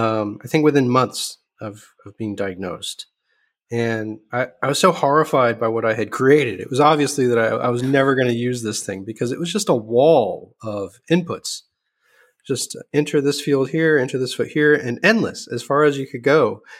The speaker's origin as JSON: {"language": "English", "region": "New Jersey", "country": "United States", "tie": "born or raised there", "said": "I grew up in New Jersey. My father worked at Bell Labs"}